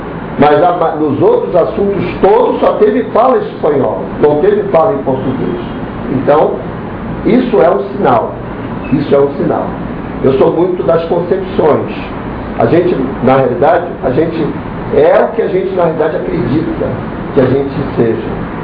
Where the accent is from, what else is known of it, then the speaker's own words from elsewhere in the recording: Brazil; Eu sou brasileiro, não tem tradutor para português.